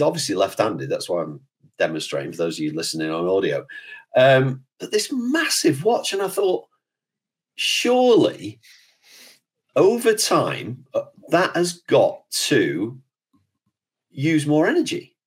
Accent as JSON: {"language": "English", "region": "England", "country": "United Kingdom", "said": "look, we're English."}